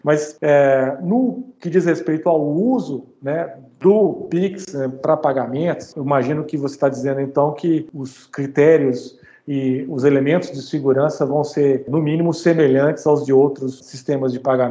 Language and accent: Portuguese; Minas Gerais, Brazil; A gente é mineiro, meio cauteloso